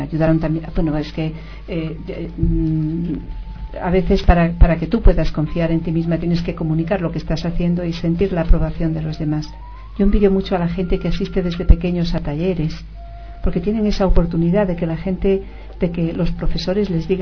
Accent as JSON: {"language": "Spanish", "region": "Galicia", "country": "Spain", "first_language": "gl", "said": "nací hablando gallego, viví hasta los 13 años hablando gallego, pero luego aprendí castellano y viví en un mundo en que se hablaba castellano."}